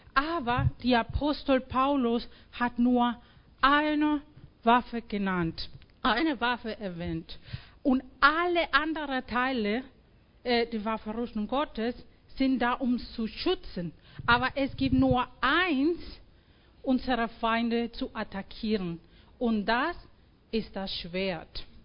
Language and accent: German; Mexico; moved away; ich komme aus Mexiko und Mexiko ist ein katholisches geprägtes Land und viele Kinder sind konfirmiert.